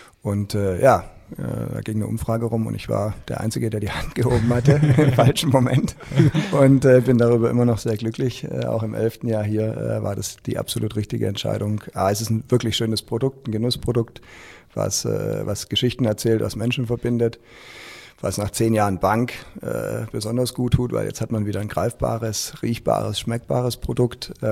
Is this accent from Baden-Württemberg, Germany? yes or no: yes; Stuttgart, Baden-Württemberg, Germany; Ich bin ja eigentlich in Stuttgart groß geworden, habe da Abitur gemacht und habe danach Wirtschaft studiert und bin dann 10 Jahre in Frankfurt bei einer Bank gewesen.